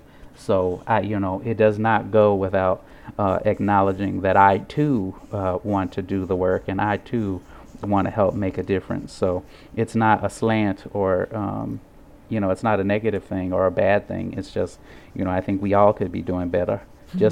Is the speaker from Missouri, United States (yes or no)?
yes; St. Louis, Missouri, United States; And I think growing up in St. Louis and getting to know the cultural institutions over the last 20 years has been quite interesting.